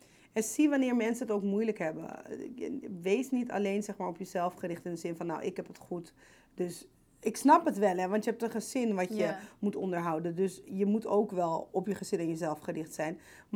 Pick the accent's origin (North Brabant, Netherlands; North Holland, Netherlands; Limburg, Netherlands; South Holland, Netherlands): North Holland, Netherlands; Amsterdam; ik ben natuurlijk opgegroeid in de Bijlmer, vertelde ik toen. En ik weet inderdaad als kind, ik woonde in Kouwenoord, dat is dan een galerijflat.